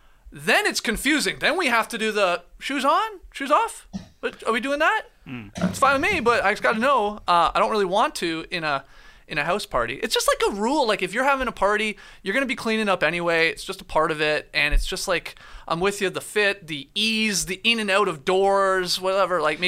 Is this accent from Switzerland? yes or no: no; Canada; JD, my house was a shithole, my first house growing up in Canada.